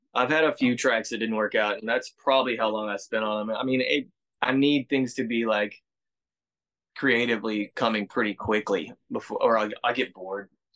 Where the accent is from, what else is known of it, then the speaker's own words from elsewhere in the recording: Texas, United States; born there; I was born in Texas, so I listen to a lot of the old country